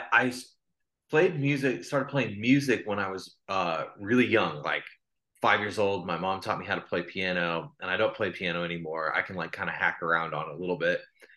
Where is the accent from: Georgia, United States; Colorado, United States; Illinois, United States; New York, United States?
Illinois, United States; now in St. Louis, United States; So I'm in St. Louis, Missouri, and I grew up in Illinois about an hour away from here. I actually grew up on a farm, and then I moved to the city as soon as I was old enough to move, because I grew up in a really small town